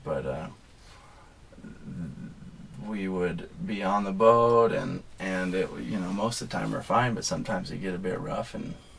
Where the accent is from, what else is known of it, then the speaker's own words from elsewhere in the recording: Alaska, United States; also born or lived in Fairbanks, Alaska; All right, I was born in Fairbanks, Alaska, 1981, May 21st, 1981. And I think when I was a month old, I first came out to the Hobbit Hole with my folks.